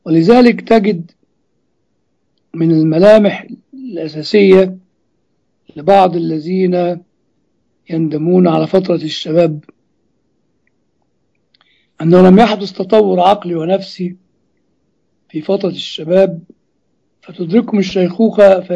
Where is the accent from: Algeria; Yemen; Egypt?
Egypt